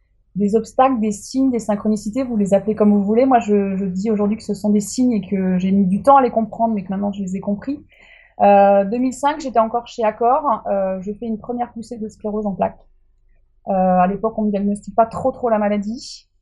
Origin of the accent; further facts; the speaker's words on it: Brittany, France; je suis bretonne déjà, ça c'est un point commun qu'on a ensemble, c'est que c'est la Bretagne est notre terre d'énergie. Voilà, donc toi au sud, moi au nord, mais voilà, moi je suis du côté du Cap Fréhel, dans un petit village qui s'appelle Pleurien.